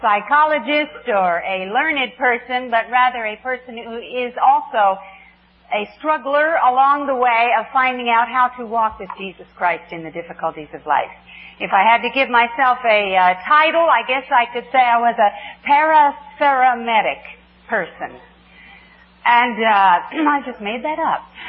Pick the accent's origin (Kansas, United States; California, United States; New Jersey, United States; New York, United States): California, United States; Los Angeles; I am from Los Angeles, so I'm sorry about that.